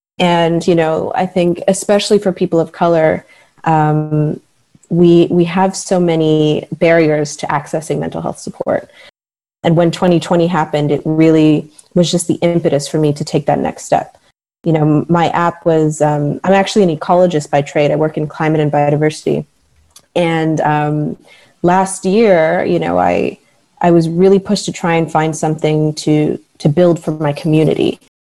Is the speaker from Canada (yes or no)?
yes; Canada; It's only in Canada at the moment. I'm Canadian.